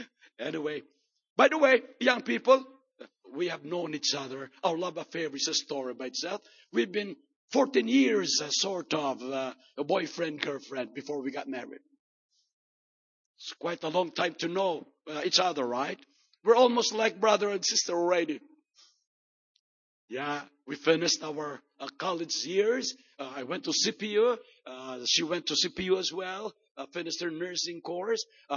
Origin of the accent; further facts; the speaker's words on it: Philippines; English is a second language; moved away; I came from the Philippines.